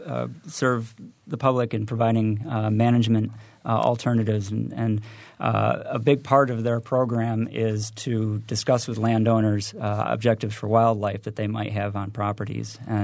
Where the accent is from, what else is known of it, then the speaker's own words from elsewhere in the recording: New England, United States; I'm originally from New England